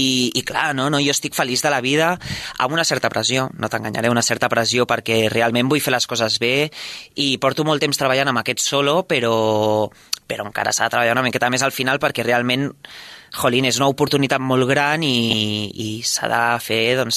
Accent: Sabadell, Catalonia, Spain; jo sóc de Sabadell

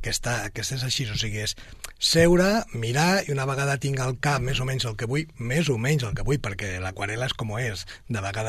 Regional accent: Catalonia, Spain; com que sóc català, vull dir, les havia de gastar.

